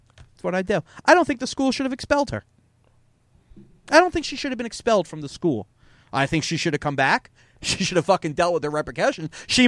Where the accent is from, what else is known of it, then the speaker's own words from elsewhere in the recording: New Jersey, United States; Well, we're both from Jersey.